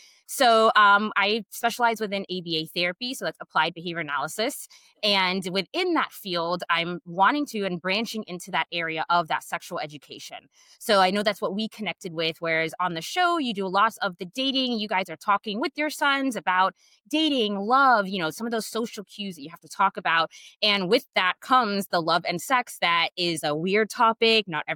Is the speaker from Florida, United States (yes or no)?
yes; Florida, United States; now in Hawaii, United States; I live and work out here in Hawaii. I'm originally from Florida.